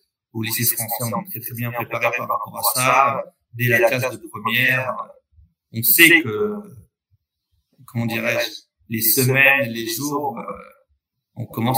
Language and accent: French; Madagascar; moved away as an adult; j'ai 36 ans. Mm-hmm. J'ai grandi à Madagascar.